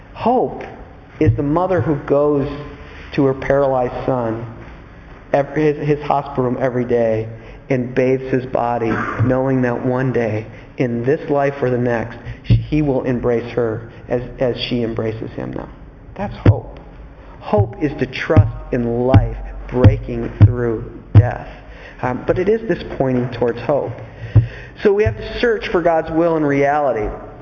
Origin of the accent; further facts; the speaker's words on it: United States; And as an American, I can tell you, American culture, we absolutely 100% peddle optimism.